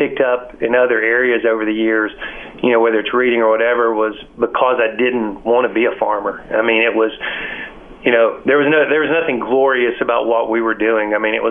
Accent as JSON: {"language": "English", "town": "Woodville", "region": "Alabama", "country": "United States", "tie": "born or raised there", "said": "Yeah, so I grew up in Woodville, which is about 20 miles east of Huntsville, in that Gunnersville, Scottsboro, Huntsville corridor. Really, really small town."}